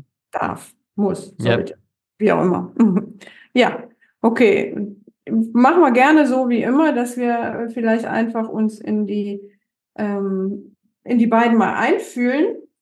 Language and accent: German; North Rhine-Westphalia, Germany; gerade hier in NRW, ich bin auch in einer Grenzregion groß geworden bei Venlo.